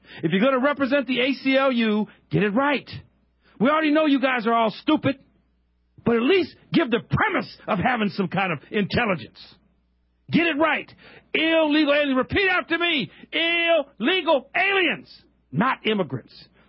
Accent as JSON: {"language": "English", "region": "California", "country": "United States", "said": "I want to brag a little bit about my home state, the state of California."}